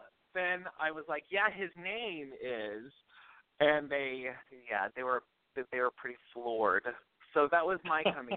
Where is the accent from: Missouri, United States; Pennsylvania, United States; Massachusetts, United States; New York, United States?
Missouri, United States; Smithville; Well, for the most part, I grew up around Kansas City, Missouri, in a small farm town called Smithville.